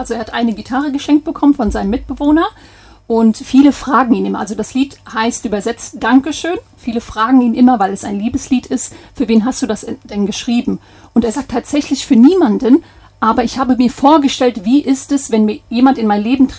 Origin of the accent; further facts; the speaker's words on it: Germany; born there; Genau, ich bin auch in Deutschland geboren.